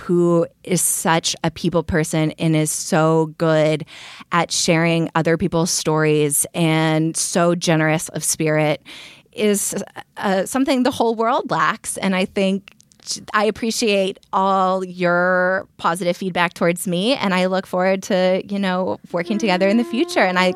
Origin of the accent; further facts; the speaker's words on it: Austin, Texas, United States; also born or lived in New York / Berlin; now in Los Angeles, United States; I am from Austin, Texas, originally. I went to the University of Texas, Hickam Horns.